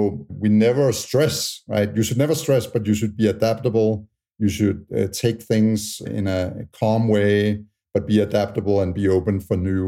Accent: Tanzania; born there; I was born in Tanzania. The one fun thing, over the last 2 years, I've been living in Airbnbs every month in different places in the US and 1 month in French Polynesia, basically working remote.

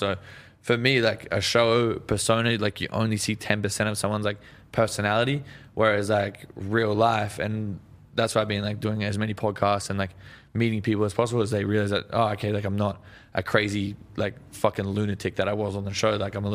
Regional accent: Australia; Yeah, no, that's the thing. Is like, I feel like we're stuck in the 80s back in Australia. Like, right. You come here and like

